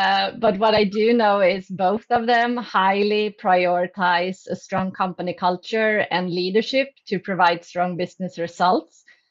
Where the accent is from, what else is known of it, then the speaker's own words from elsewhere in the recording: Vänersborg, Västra Götaland, Sweden; I'm from a small city in the western part of Sweden.